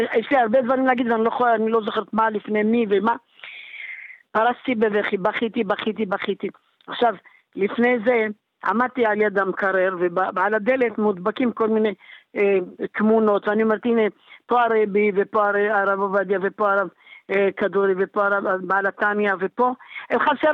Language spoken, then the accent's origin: Hebrew; Jerusalem, Jerusalem District, Israel; אני מירושלים.